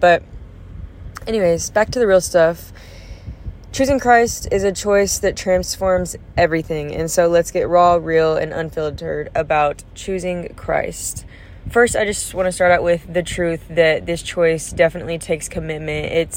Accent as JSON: {"language": "English", "region": "the South", "country": "United States", "said": "I would assume that you guys could guess that I'm from the South, from the Southern states, and just throwing y'all casually into the conversation."}